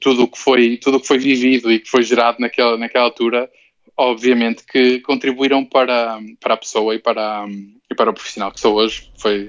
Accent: Vila Real, Portugal; estava a 5 horas de carro da minha cidade, que sou natural de Vila Real

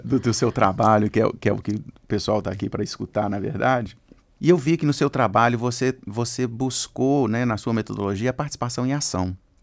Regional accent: Brazil; Aí eu fiquei pensando assim, né, ah, tá falando porque eu sou brasileiro.

